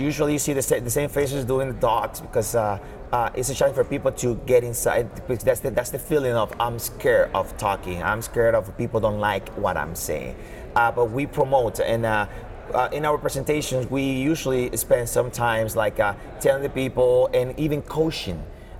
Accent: Dominican Republic; English is a second language; I am from Dominican Republic. I speak we're very well Spanish

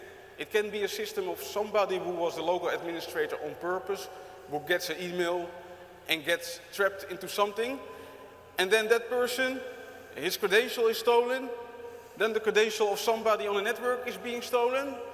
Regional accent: Netherlands; I'm an architect from the Netherlands

